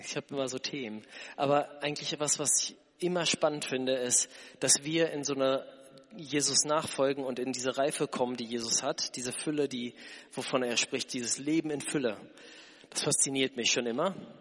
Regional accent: North Rhine-Westphalia, Germany; Ich bin in Lippe aufgewachsen. Das ist eine Gegend um Detmold, Bielefeld.

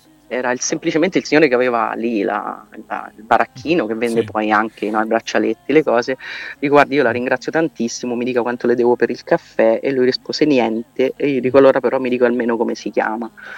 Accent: Umbria, Italy; io sono umbra, quindi noi umbri abbiamo un po' radicata questa cosa, Francesco è proprio nel nostro sangue

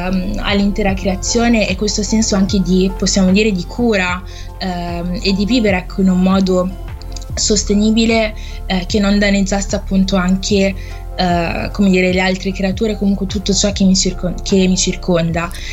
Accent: Novara, Piedmont, Italy; sono comunque una ragazza, che sono nata in Italia e ho sempre vissuto, ecco, nella mia città dove sono nata, Novara, però ecco anche il fatto di io ho origini comunque ghanesi, infatti i miei genitori sono entrambi ghanesi

